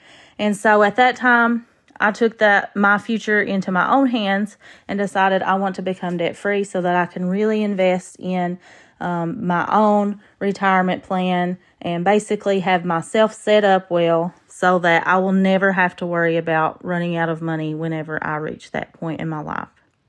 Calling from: Hazard, Kentucky, United States; from Hazard, Kentucky.

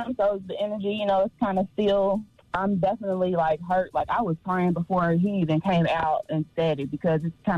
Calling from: Louisville, Kentucky, United States; Hey, I'm actually calling from Louisville, Kentucky.

